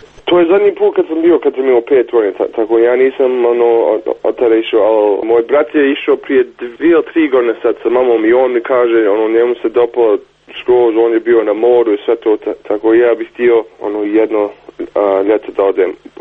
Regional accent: Sarajevo, Federation of Bosnia and Herzegovina, Bosnia & Herzegovina; also born or lived in Germany; now in Kitchener, Canada; Ja sam tako iz Sarajeva do Njemačke, do Kanade

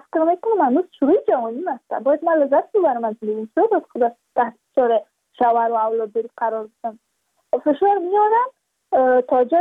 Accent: Badakhshan, Afghanistan; ما از بدخشان هستیم

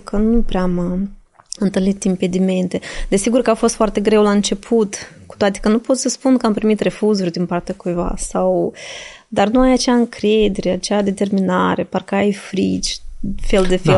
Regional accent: Moldova; Noi suntem apreciați artiștii din Republica Moldova în exterior.

